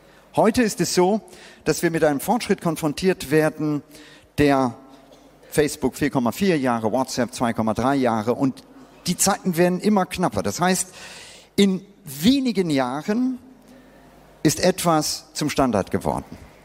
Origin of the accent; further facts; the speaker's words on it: Bangalore, Karnataka, India; Ich bin selber als Kind in Indien aufgewachsen. Das Indien meiner Kindheit, Südindien, Bangalore, war dunkel. In Indien gab es nicht sonderlich viel elektrisches Licht.